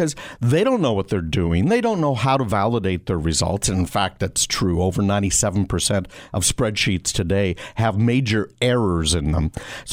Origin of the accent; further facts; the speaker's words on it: Canada; now in United States; I grew up in Canada. I'm an American now.